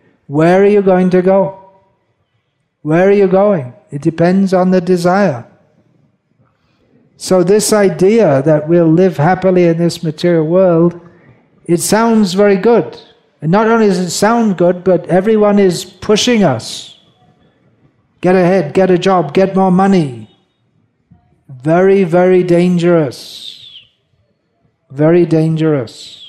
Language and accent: English; England, United Kingdom; born there; my mother's family is from Belfast in Northern Ireland, but I was born in England